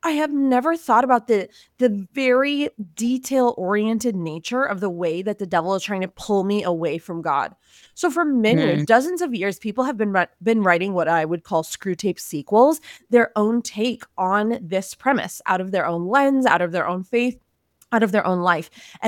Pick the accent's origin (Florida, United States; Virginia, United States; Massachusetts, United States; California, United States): California, United States; Los Angeles; So I'm a wife, I'm a mother to three little ones here in California. I was raised in Los Angeles.